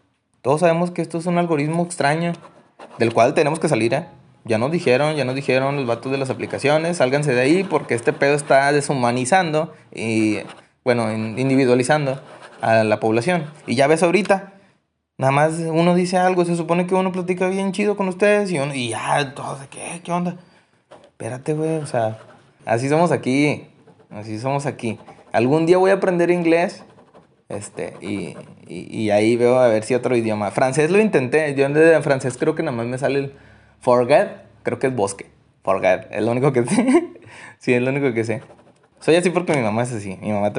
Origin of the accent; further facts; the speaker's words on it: Mexico; somos mexicanos, tampoco somos. O sea, somos reales.